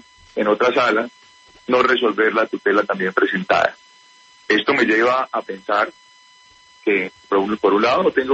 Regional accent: Colombia; como colombiano

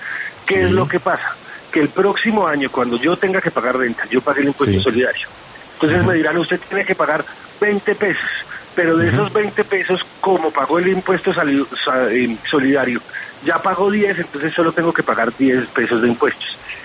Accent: Bogotá, Colombia; Yo soy bogotano, sí.

